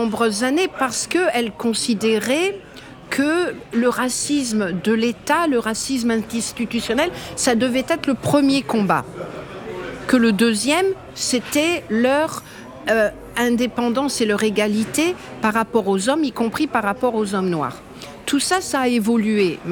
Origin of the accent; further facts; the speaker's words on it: France; en tant que petite Française blanche